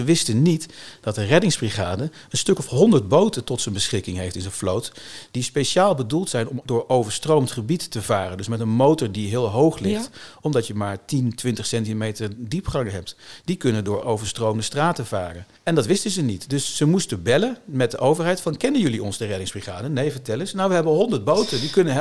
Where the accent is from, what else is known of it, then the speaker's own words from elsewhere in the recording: Gelderland, Netherlands; Ja, ik kom uit het bos. Ik kom van de Veluwe.